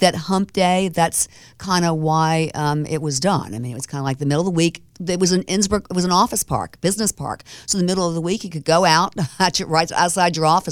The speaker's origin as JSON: {"language": "English", "town": "Tampa", "region": "Florida", "country": "United States", "tie": "born or raised there", "said": "I'm originally from Tampa, Florida. I am a Floridian. Yes, there are a few of those left, mm-hmm. but born and raised in Tampa."}